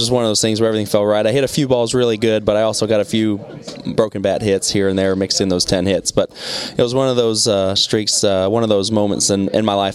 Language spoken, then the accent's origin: English; the South, United States; You know, me growing up in the South, and then you meet them